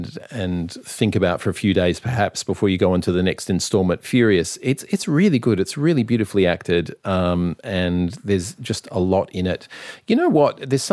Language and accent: English; Australia; because as an Australian, you're always watching it going, it doesn't look that hot.